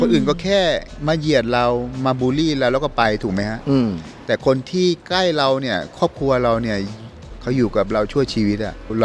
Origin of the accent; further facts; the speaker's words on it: Chiang Mai, Thailand; สมัยเด็กๆเนี่ยเราอยู่บ้านเนี่ยบ้านเราก็อยู่ต่างจังหวัดนะครับผมเป็นคนเชียงใหม่นะครับอยู่ในป่าในเขาเนี่ยครับ